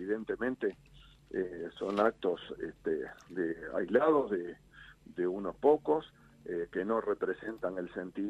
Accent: Uruguay; A veces me siento avergonzado como uruguayo

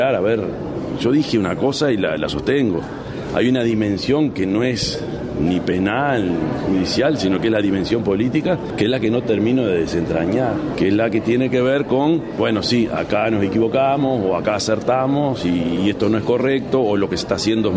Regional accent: Uruguay; Es mi presidencia, soy uruguayo.

